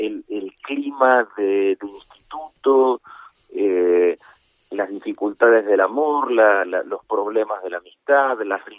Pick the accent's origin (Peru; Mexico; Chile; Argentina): Argentina; now in Spain; la Argentina de 1983, el último año de la dictadura militar en mi país